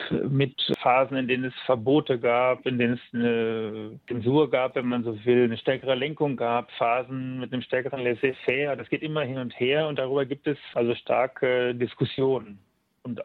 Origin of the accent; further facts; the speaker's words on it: Mainz, Rhineland-Palatinate, Germany; die hier zum Beispiel in meiner Heimatstadt Mainz hergestellt werden